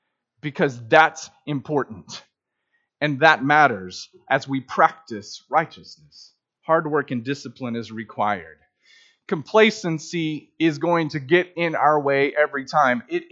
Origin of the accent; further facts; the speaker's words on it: Newkirk, Oklahoma, United States; I actually think about this as growing up in Newkirk, and we lived kind of outside of town, and we had about 11 acres